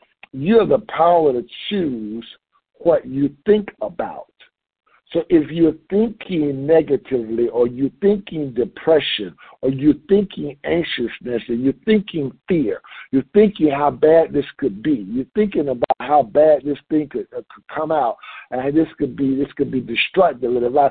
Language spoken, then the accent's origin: English; Atlanta, Georgia, United States; born there; I was born in Atlanta, Georgia. I mean, I just really thought that white people were the enemy.